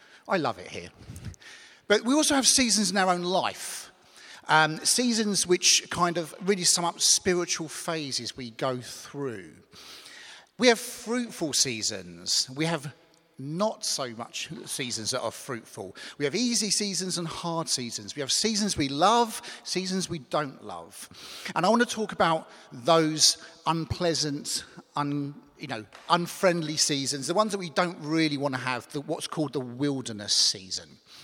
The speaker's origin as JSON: {"language": "English", "region": "England", "country": "United Kingdom", "also_born_or_lived": "United States", "said": "But I'm from England. I'm from the south of England."}